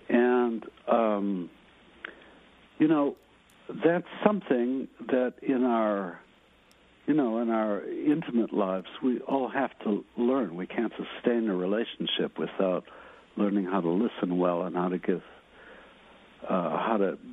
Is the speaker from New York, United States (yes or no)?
no; Chicago, Illinois, United States; I grew up in Cabrini Green in Chicago, which is mostly black ghetto slum. And I was one of the few white kids.